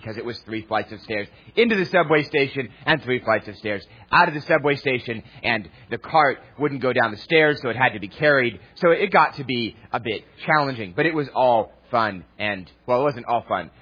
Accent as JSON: {"language": "English", "town": "New York City", "region": "New York", "country": "United States", "tie": "born or raised there", "said": "As many of you know, I grew up in Astoria, which is a neighborhood in New York City."}